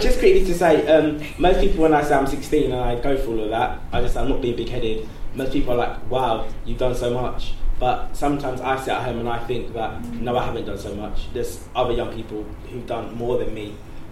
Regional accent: Croydon, London, United Kingdom; I'm from Croydon, I'm not sure if many of you know, it's some young people there, as where you'll find everywhere, can be very negative. So there was a lot of gun and knife problem in my area.

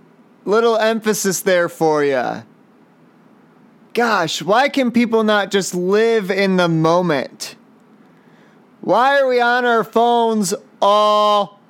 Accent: Chicago, Illinois, United States; "But we're from Chicago, Illinois."

